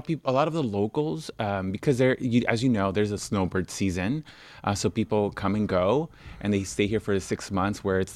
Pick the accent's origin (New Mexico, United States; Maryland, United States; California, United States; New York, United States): California, United States; Los Angeles; because I'm from LA, I'm from Mexico.